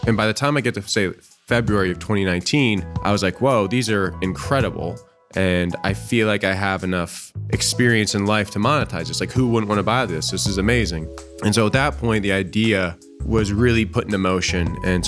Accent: Cleveland, Ohio, United States; born there; So I was born in Cleveland and I went to Ohio State. I was born on the west side of Cleveland in 1990.

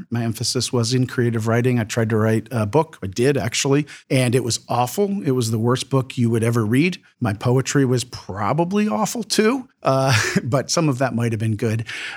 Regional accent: Wickliffe, Ohio, United States; Grew up in Ohio, born and bred, outside of Cleveland, a small town called Wycliffe. It's 20 miles east of Cleveland. And I grew up there, was there until I graduated high school

